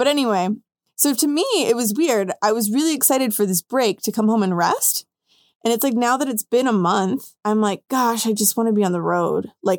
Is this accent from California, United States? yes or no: no; Wilmington, Delaware, United States; born there; also born or lived in Mexico; And I was born in Wilmington, Delaware, in the United States. But my mom is from Chihuahua, and I went to elementary school for a year in Mexico.